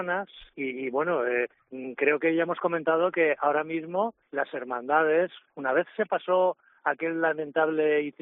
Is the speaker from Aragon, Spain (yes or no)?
no; Alicante, Valencian Community, Spain; lo digo como alicantino, que siempre he tenido esa sensación